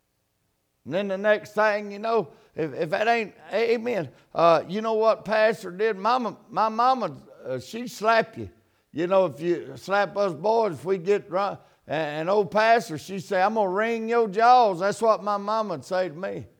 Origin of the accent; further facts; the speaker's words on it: Louisiana, United States; back where I'm from, I was born and raised in Louisiana.